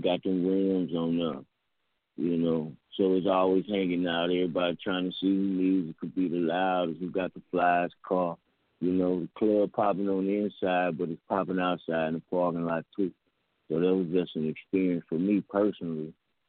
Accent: the South, United States; For us, you know, it's personal because we come from the South, you know

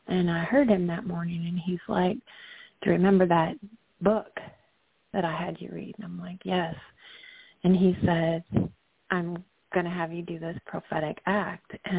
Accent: North Carolina, United States; moved away as an adult; Like, I'm from Yancey County, which is just about 45 minutes outside of Asheville, which actually got hit harder than Asheville.

